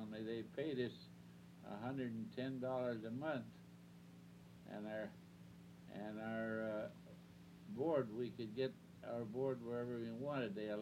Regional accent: Pennsylvania, United States; now in Youngstown, United States; because I was originally from Pennsylvania, and that's where I had hoped to go back and practice.

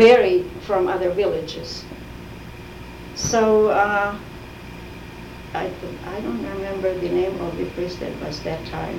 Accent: Farrell, Pennsylvania, United States; born there; Well, I was born in Farrell, Pennsylvania.

